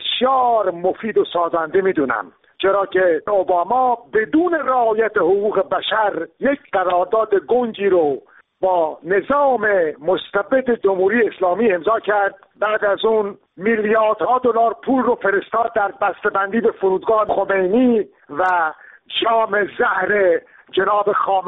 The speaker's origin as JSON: {"language": "Persian", "country": "Iran", "said": "بنده ایرانی که وطنم سوخته، ملتم سوخته تر از وطنم هست"}